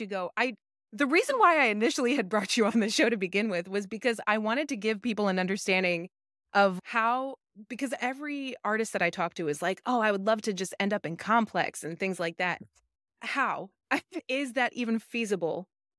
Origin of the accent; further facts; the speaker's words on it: New Jersey, United States; I'm from Jersey.